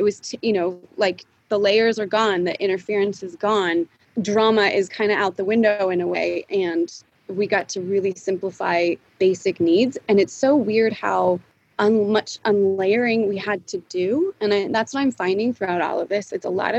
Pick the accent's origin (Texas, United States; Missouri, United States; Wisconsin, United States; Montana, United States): Montana, United States; also born or lived in California; I was born in California. I was born in the Bay Area. And then, funny enough, we moved to Montana. My parents said we're going on vacation. And they moved us to Montana.